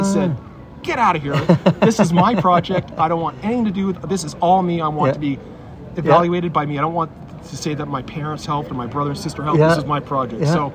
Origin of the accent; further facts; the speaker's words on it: Ontario, Canada; also born or lived in Montreal / Winnipeg; born in Montreal, but only spent, I don't remember it. And then I moved to Winnipeg, and I don't remember that. And I think around 3 years old, I moved to the Toronto area, Ontario, and grew up there.